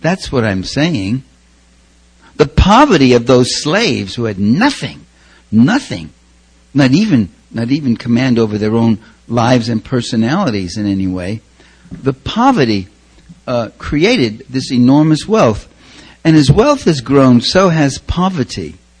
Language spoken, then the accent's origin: English; New York, United States; I'm originally a New Yorker. You could probably guess just hearing me talk.